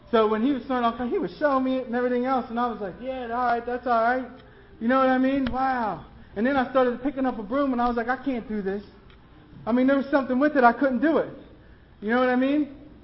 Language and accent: English; New Castle, Pennsylvania, United States; now in Philadelphia, United States; I'm from Newcastle, Pennsylvania. I got introduced there.